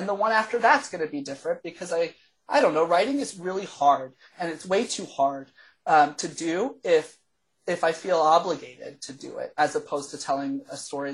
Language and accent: English; Texas, United States; now in Canada; I mean, I came from Texas, so it was not necessarily new, but no, I'm super happy to be here.